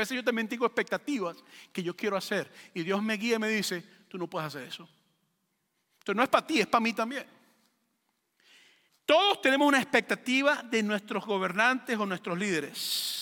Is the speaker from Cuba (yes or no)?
no; Venezuela; Spanish is a second language; De paso, yo soy venezolano